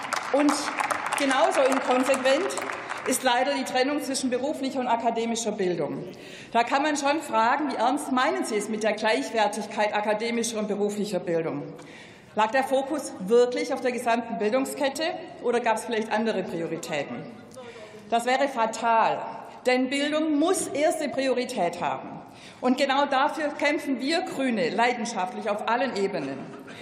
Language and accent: German; Baden-Württemberg, Germany; Ich komme aus Baden-Württemberg. Sie wissen, wir können alles außer Hochdeutsch.